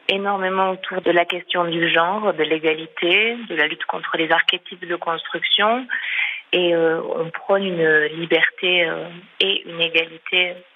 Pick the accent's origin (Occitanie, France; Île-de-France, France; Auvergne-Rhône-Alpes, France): Occitanie, France; on s'est installé dans l'Aveyron puisque nous sommes toutes originaires de l'Aveyron